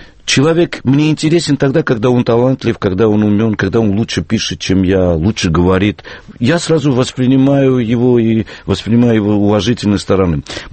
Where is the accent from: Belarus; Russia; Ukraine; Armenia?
Armenia; Yerevan; Я говорю: «Да я из Еревана».